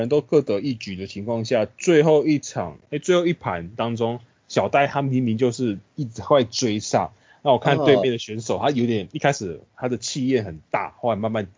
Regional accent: Changhua County, Taiwan; now in Taichung, Taiwan; 我本身是那个彰化人，那小时候是在彰化为主，然后后来来到中部的市中心。当然后来因为有些工作因素会去北部

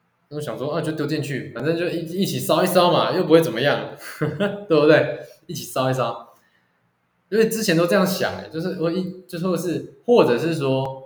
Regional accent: Taiwan; 我们台湾人

